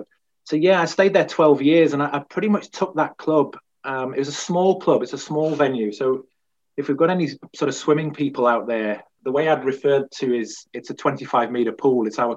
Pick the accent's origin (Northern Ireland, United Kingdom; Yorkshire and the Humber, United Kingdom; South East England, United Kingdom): Yorkshire and the Humber, United Kingdom; Harrogate; now in Ireland; it all started back in my hometown. So I originate from a small town in Harrogate, which is in the in North Yorkshire, in the northeast of England.